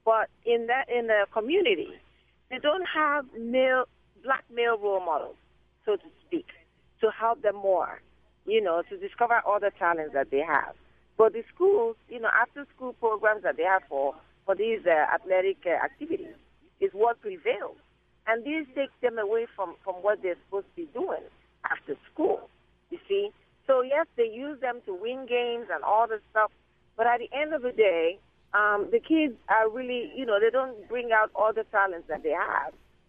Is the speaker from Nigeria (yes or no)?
yes; Nigeria; now in United States; I'm from Nigeria originally.